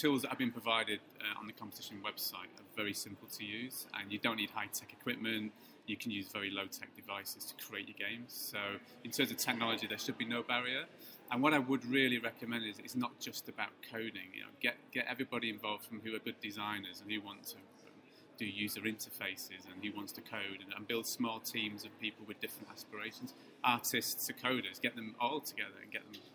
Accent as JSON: {"language": "English", "town": "Manchester", "region": "North West England", "country": "United Kingdom", "said": "I'm from Manchester."}